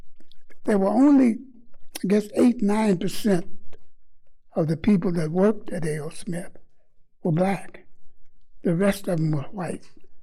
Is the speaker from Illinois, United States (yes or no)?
yes; Chicago, Illinois, United States; born there; now in Milwaukee, United States; My beginning, I was born in Chicago, Illinois, on the south side.